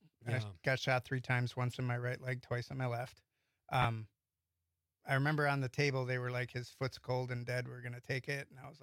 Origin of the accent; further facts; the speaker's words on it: Shiocton, Wisconsin, United States; I grew up in Shiocton. On the Wolf River.